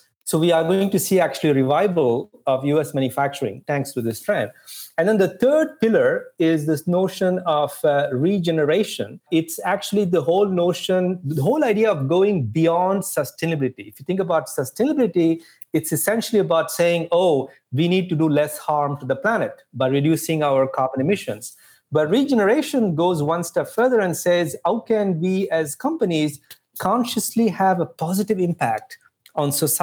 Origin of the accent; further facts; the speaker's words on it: Pondicherry, Puducherry, India; So I grew up in Pondicherry, which is a former French colony in southern India.